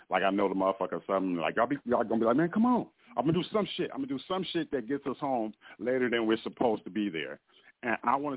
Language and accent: English; Oakland, California, United States; I'm from Oakland. I'm from the Bay Area. So we innovative, right?